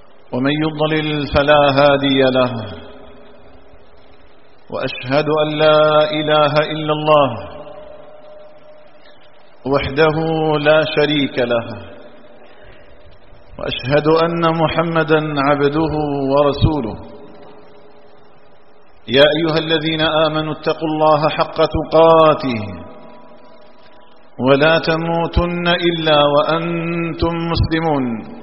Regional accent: Algeria; اللهم اجعل بلادنا الجزائر آمنة مطمئنة

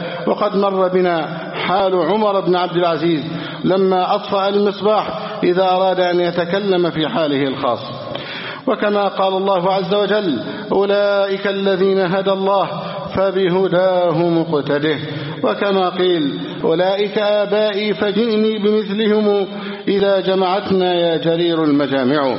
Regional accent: Egypt; اللهم احفظ بلدنا مصر أمنا أمانا

